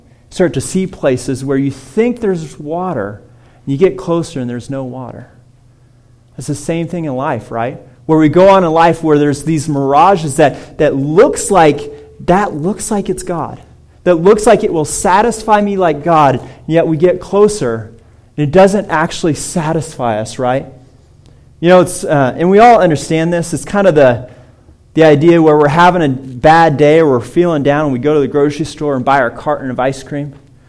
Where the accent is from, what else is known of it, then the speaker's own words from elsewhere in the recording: California, United States; I grew up in California, so I've been to a few.